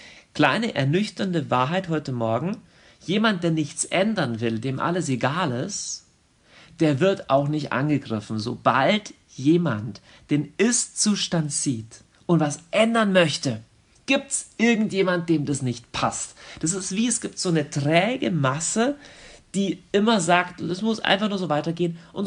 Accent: Germany; aber ich selbst bin Deutscher, deswegen sage ich das mal.

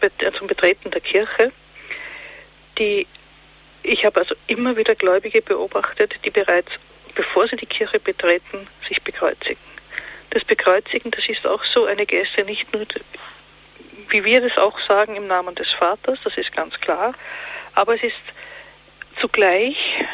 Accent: Eastern Austria, Austria; wie man bei uns in Ostösterreich sagt

